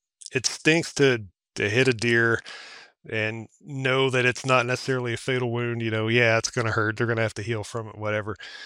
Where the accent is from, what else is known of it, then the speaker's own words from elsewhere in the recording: Virginia, United States; moved away; I'd never seen anything like it in all my years, you know, growing up in Virginia.